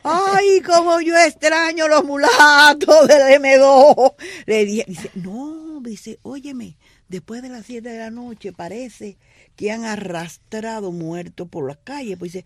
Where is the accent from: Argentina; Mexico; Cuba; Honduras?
Cuba; Soy cubana